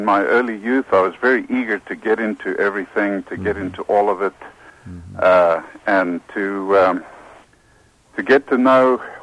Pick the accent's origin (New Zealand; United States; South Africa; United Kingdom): South Africa; accent: South African; If you can hear the accent, I'm a South African